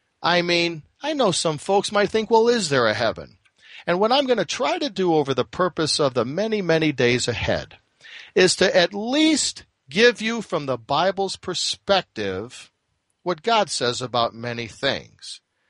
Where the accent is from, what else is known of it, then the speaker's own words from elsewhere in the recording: Chicago, Illinois, United States; As I was a young boy, I was raised in Chicago in a Roman Catholic family, a very strict Roman Catholic family